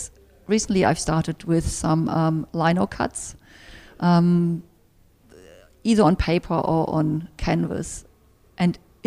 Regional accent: Germany; English is a second language; now in New Zealand; I'm originally from Germany. I've lived in New Zealand for 23 years.

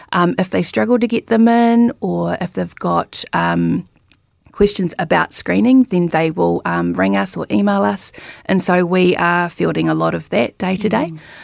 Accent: Wellington, New Zealand; I grew up in Wellington

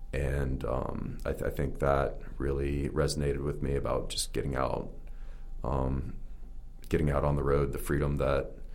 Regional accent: United States; I am an American.

